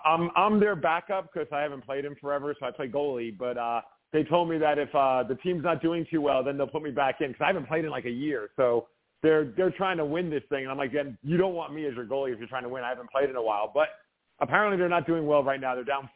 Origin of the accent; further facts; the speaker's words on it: Brooklyn, New York, United States; I grew up in Brooklyn, New York